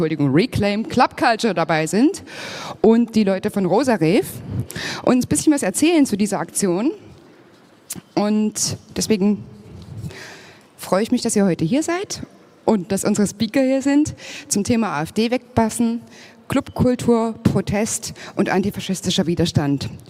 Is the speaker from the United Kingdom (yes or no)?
no; Berlin, Germany; Und ich komme aus Berlin, bin dort ein Chaos-Member.